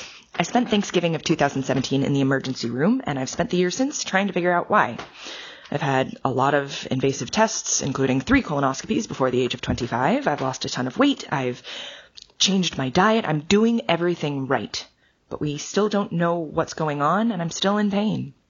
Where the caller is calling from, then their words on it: Chicago, Illinois, United States; I'm from Chicago.